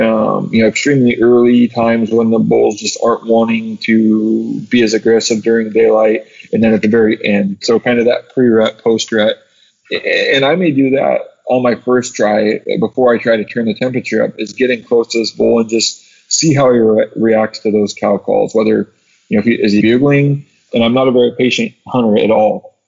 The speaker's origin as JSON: {"language": "English", "region": "Washington", "country": "United States", "tie": "born or raised there", "said": "I've been faced with this a lot in my home state of Washington."}